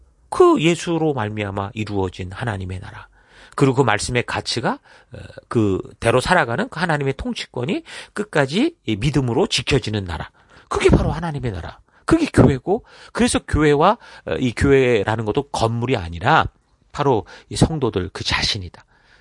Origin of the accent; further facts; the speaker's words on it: South Korea; 내가 한국 사람이라서 여기 교통법도 모르고 운전했다간 다 죽는 거예요.